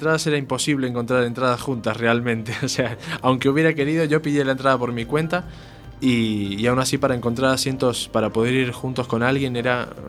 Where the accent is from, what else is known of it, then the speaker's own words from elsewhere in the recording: Argentina; now in A Coruña, Spain; Después, tirando ya hacia mi tierra, hacia Argentina, yo creo que mi mayor referente es